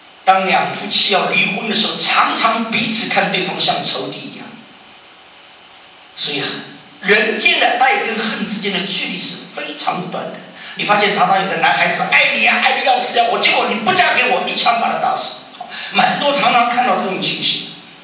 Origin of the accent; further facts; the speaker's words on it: China; 我中国人的姓名都是